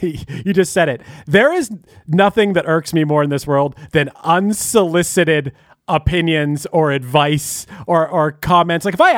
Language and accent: English; Pittsburgh, Pennsylvania, United States; No, I'm from Pittsburgh. I say envelope.